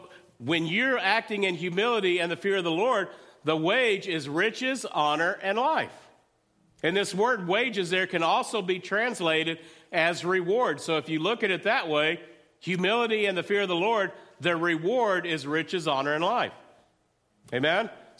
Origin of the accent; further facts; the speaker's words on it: Midland, Texas, United States; I drove 6 hours back to the place I grew up in Midland, Texas